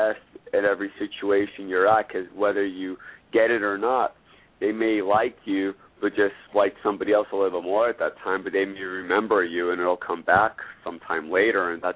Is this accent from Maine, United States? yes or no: no; Idaho, United States; also born or lived in Afghanistan; I grew up actually in Idaho. We were sponsored by an American family, and we grew up there.